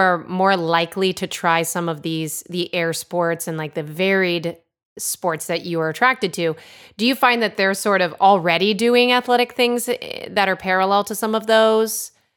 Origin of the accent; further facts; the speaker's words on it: Connecticut, United States; growing up in Connecticut, where I'm originally from, there was a little bit of that, go out there, go into the woods when you have the free time.